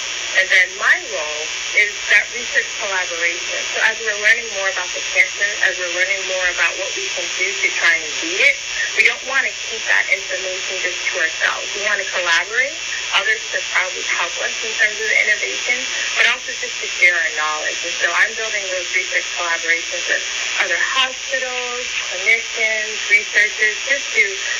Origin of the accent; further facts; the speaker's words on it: Jamaica; now in United States; So I immigrated from Houston, Jamaica.